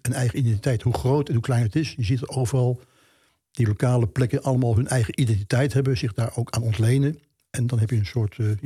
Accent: Belfeld, Limburg, Netherlands; also born or lived in Emmen; ik kwam uit Belveld

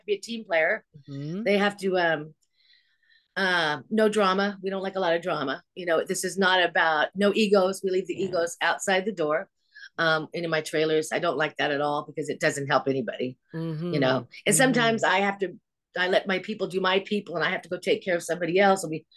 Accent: Los Angeles, California, United States; I'm from Los Angeles originally.

